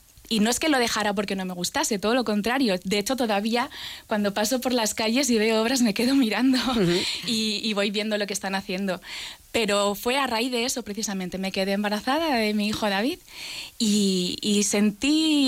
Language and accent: Spanish; Logroño, La Rioja, Spain; also born or lived in Basauri; ya pequeñita nos fuimos a vivir a Bilbao. Estuve viviendo en Bilbao, en Basauri más concretamente, hasta los 10 años, que ya nos trasladamos a vivir a Logroño. Vamos, yo me considero logroñesa, riojana de pro, totalmente.